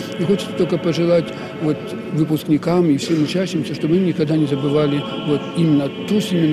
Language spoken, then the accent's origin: Russian; Odesa, Odesa Oblast, Ukraine; Я сам одессит, родился в Одессе, вырос в этом городе.